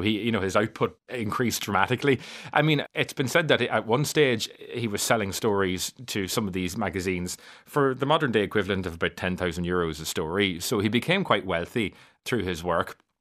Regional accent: Ballyshannon, Ulster, Ireland; It was actually published in my hometown of Ballyshannon

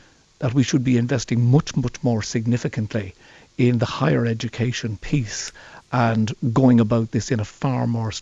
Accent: Ireland; a brilliant natural resource of imagination, which is manifest in us as Irish people

